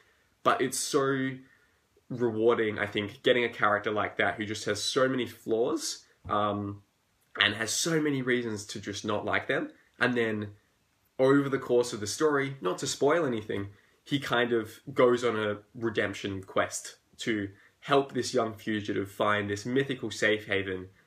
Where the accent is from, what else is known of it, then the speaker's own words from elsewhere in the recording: Australia; So yes, I'm Australian, as you can tell by my accent.